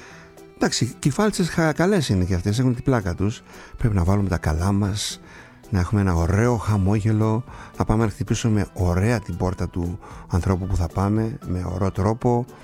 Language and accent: Greek; Kasos, South Aegean, Greece; τα παιδικά μου χρόνια, όταν κάναμε Χριστούγεννα στο νησί. Στο νησί μου την Κάσο.